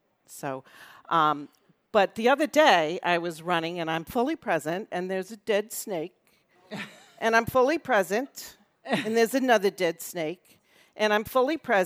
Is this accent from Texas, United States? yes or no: no; Massachusetts, United States; I grew up in Western Mass.